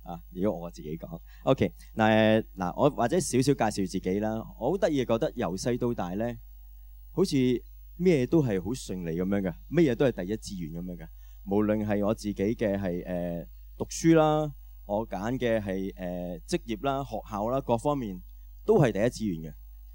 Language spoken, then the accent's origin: Cantonese; China; 好多時候我哋中國人有一句説話係好景乜嘢？